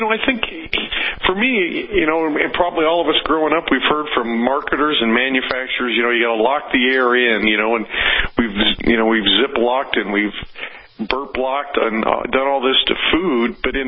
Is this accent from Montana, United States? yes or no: yes; Montana, United States; Well, I'm from Montana originally, so we're up in Montana